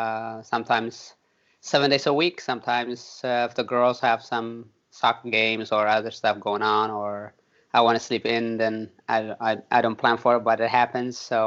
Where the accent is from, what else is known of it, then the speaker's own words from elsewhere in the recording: Eritrea; Growing up in Eritrea was difficult because of the war, the civil war for independence against Ethiopia.